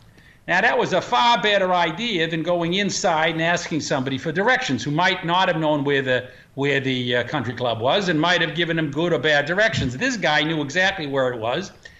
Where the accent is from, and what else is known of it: Boston, Massachusetts, United States; now in New York, United States